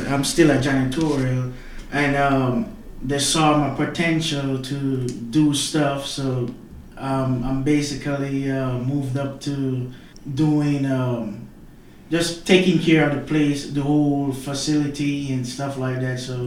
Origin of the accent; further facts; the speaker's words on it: Jamaica; now in United States; I'm from Jamaica, so I always been on the move. I did a little construction there.